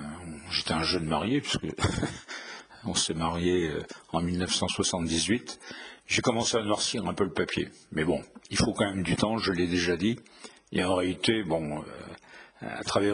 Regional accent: Reims, Grand Est, France; je suis rémois. Je suis né à Reims et j'habite depuis maintenant une bonne quarantaine d'années un petit village à quelques kilomètres de Reims qui s'appelle Les Méneux.

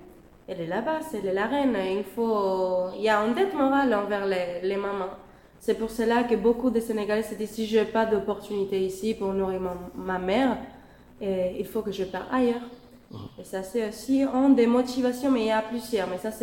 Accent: Canary Islands, Spain; French is a second language; Je suis espagnole et je viens des îles Canaries. Donc, on peut dire que je suis moitié africaine.

